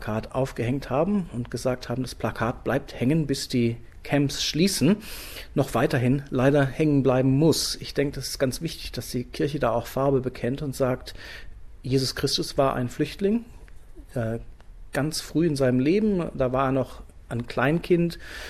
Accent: Australia; mich besorgt das unheimlich, wie wir hier als Australier unsere internationalen Verpflichtungen nicht wahrnehmen

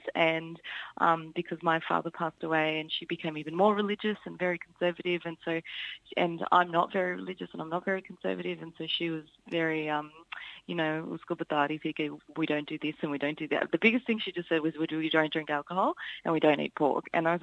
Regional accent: Melbourne, Victoria, Australia; born there; And then they came to Melbourne, and then I was born in Melbourne, and my younger brother were born in Melbourne in 1980 and 83.

